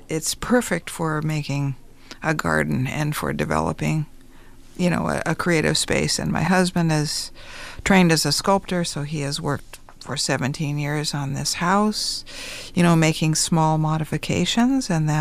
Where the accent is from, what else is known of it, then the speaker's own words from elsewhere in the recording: Wyoming, United States; But I grew up in Wyoming, and so we were outside a lot. And I was around mushrooms in the high, high rocky range of southern Wyoming, around Laramie and Medicine Bow and Centennial, all those regions of Wyoming